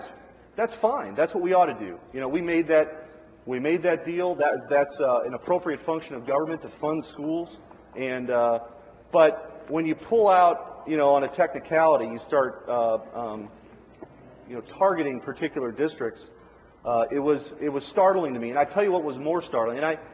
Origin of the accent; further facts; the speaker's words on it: United States; I mean, to me, as an American, that is one of the greatest moments.